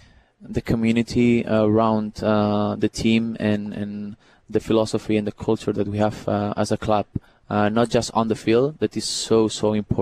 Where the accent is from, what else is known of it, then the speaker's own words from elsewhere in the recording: Barcelona, Catalonia, Spain; Everyone in my family, we're from Barcelona.